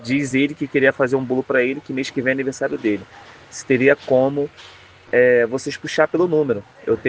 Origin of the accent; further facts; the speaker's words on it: Rio de Janeiro, Brazil; Eu sou do Rio, né? Só que agora eu tô aqui no Paraná a trabalho.